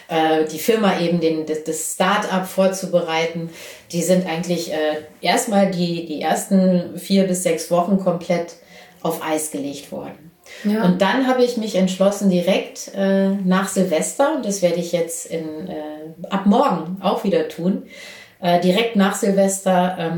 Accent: Berlin, Germany; wir kommen ja beide aus Berlin

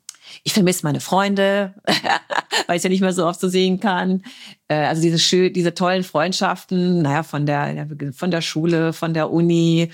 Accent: Heidelberg, Baden-Württemberg, Germany; also born or lived in Dublin / London; now in United States; Also ich bin ja Heidelbergerin, bin dort geboren, das ist einfach meine Heimatstadt, ne?

